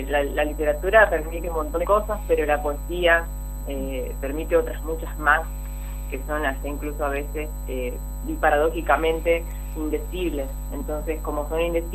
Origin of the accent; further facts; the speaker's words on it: Paraná, Entre Ríos, Argentina; yo soy de Paraná